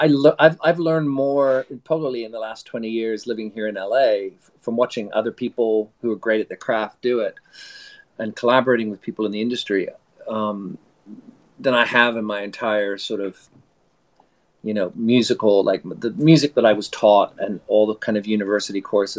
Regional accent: Toronto, Ontario, Canada; now in Victoria, Canada; But I grew up in Toronto and then I moved out to Victoria, BC.

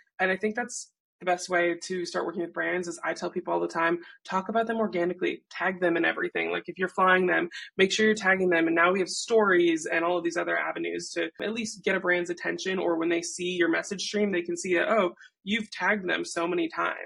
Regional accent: Minnesota, United States; also born or lived in Michigan; now in Seattle, United States; So I'm from Minnesota. I lived in Michigan, and then now I live in Seattle.

